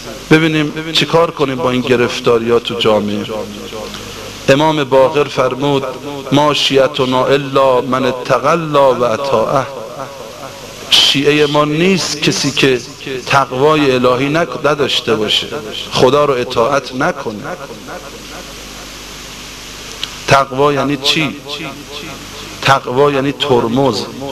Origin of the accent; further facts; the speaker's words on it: Qom, Iran; خب ما اهل قمیم، توقعی که از ما اهل قم دارن خیلی بیشتر از این حرف هاست.